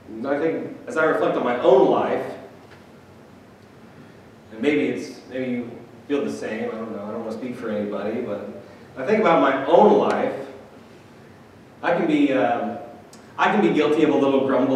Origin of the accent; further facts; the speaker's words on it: Midwest, United States; Now, growing up in the Midwest, when I think about wilderness, my mind goes to deep woods, right?